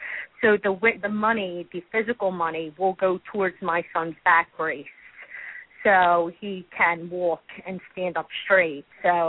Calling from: Turnersville, New Jersey, United States; I'm from Turnersville, New Jersey.

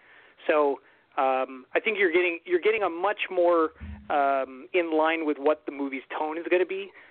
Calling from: Ottawa, Ontario, Canada; Surprise, it's … from Ottawa, Ontario, from Ontario Ghostbusters, Cross Streams Radio, yada, yada, yada.

